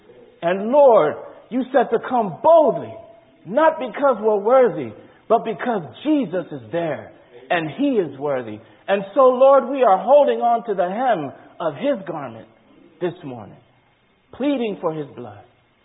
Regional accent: Hartford, Connecticut, United States; also born or lived in England; So I was born in England, By the time I was about 1 year old, I left England, and me, my mom, my dad, two brothers, we came to Hartford, Connecticut. And there I was being raised as a young Muslim boy.

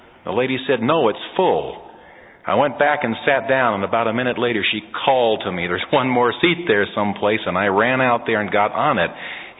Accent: Santa Monica, California, United States; I was born in Santa Monica, grew up there. I mean, at the foot of Sunset Boulevard.

